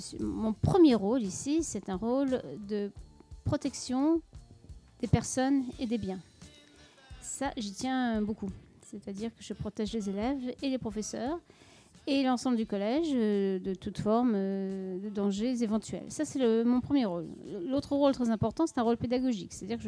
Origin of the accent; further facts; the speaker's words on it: Paris, Île-de-France, France; now in Amiens, France; je ne suis pas originaire d'Amiens, je suis originaire de Paris, mais je vis à Amiens depuis longtemps